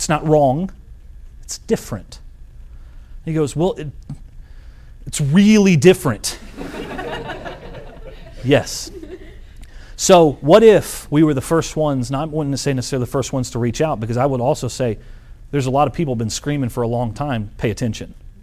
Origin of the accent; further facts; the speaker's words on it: Italy; English is a second language; because I grew up in Italy, I learned English later on when I was 14.